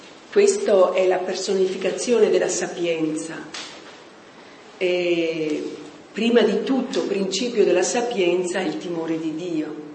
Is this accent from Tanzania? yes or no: yes; Tanzania; io vengo dal Tanzania